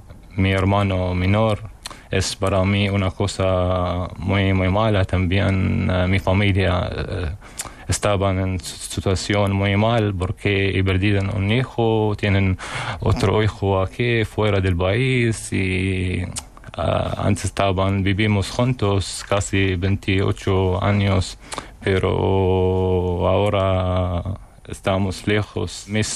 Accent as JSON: {"language": "Spanish", "country": "Libya", "second_language": "Spanish", "lives_now": "Barcelona, Spain", "said": "soy de Libia y vivo en Barcelona desde hace 2 años en barrio."}